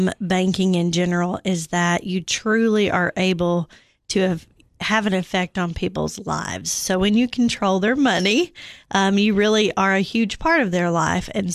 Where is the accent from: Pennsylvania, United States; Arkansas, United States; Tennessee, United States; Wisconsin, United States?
Tennessee, United States; Cookeville; I've lived, yep, born and raised in Cookeville, Tennessee.